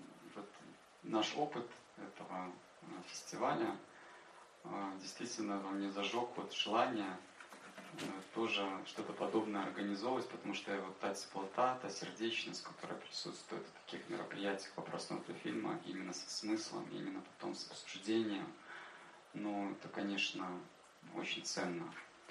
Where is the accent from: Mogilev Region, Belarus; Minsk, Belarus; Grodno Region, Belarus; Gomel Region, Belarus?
Minsk, Belarus; я из Минска, Беларусь.